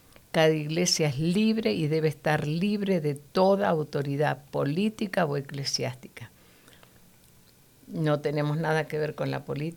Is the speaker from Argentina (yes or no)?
yes; Argentina; yo me crié en mis años de pequeña, me crié donde en Argentina había la religión oficial.